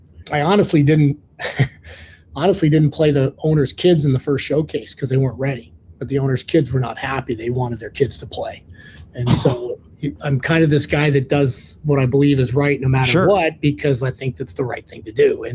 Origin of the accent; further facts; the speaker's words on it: Ohio, United States; I grew up in the Midwest in Ohio.